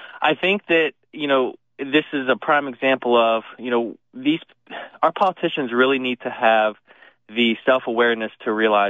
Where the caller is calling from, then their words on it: Oklahoma City, Oklahoma, United States; from Oklahoma City.